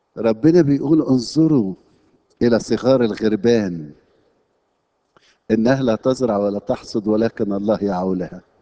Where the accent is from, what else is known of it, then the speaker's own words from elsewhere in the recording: Egypt; المسيحيين الشرقيين اللي احنا تربينا في مصر